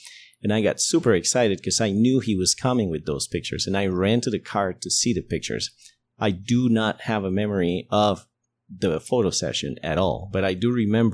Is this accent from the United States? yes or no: no; Costa Rica; I am from Costa Rica, so this is in Costa Rica. And my town is a town in the mountains.